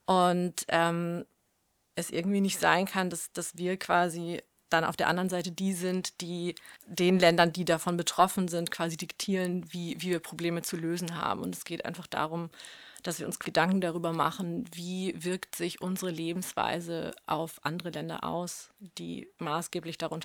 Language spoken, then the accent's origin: German; Düsseldorf, North Rhine-Westphalia, Germany; Also ich komme ja wie gesagt aus Düsseldorf, das ist 20 Minuten von Lützerath, damals Lützerath entfernt.